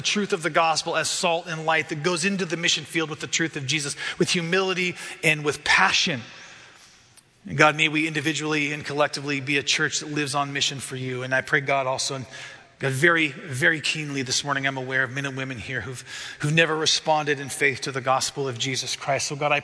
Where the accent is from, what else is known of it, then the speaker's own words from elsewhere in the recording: Montana, United States; Man, I go back to that stupid kid growing up in Montana, just stupid and broken and trying to figure things out on his own.